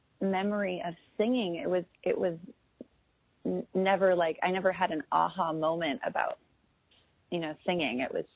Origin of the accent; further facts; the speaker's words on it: Los Angeles, California, United States; also born or lived in East Coast; I'm from Los Angeles, but I had been living on the East Coast, and I moved back